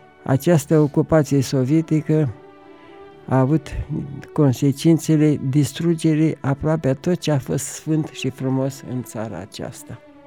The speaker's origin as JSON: {"language": "Romanian", "town": "Botoșani", "region": "Botoșani County", "country": "Romania", "tie": "born there", "said": "Sunt născut în Botoșani, într-un oraș cu tot farmecul moldovenesc și cu un trecut glorios datorită personalităților mari pe care le-a avut."}